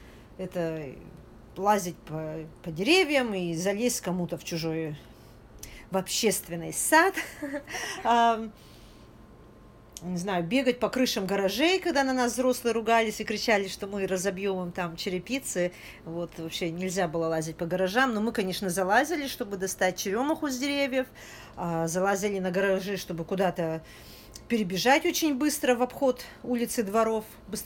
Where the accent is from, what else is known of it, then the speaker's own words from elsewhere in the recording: Kurgan, Kurgan Oblast, Russia; Я жила в Кургане, я родилась в Кургане, прожила там большую часть своей жизни